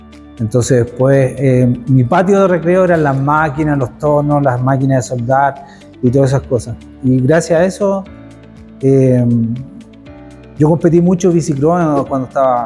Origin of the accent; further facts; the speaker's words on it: Maipú, Santiago Metropolitan Region, Chile; moved away; Al final salí de Chile con permiso de mi papá porque me puse a trabajar con una empresa argentina